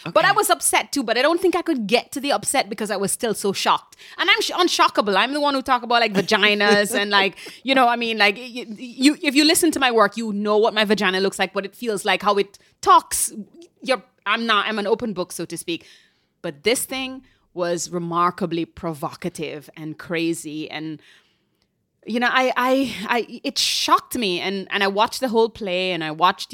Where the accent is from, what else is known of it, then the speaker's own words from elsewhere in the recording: Jamaica; moved away as an adult; now in New York, United States; But in my 20s, I moved here in my 20s from Jamaica.